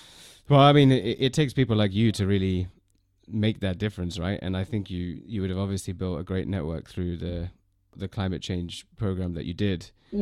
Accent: London, United Kingdom; born there; I was born in London and I've lived in a few other places

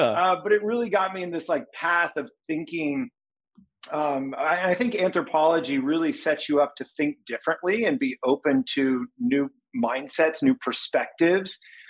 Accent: Indiana, United States; You know, I grew up in Indiana, so you're kind of limited as to like the magnitude of the world.

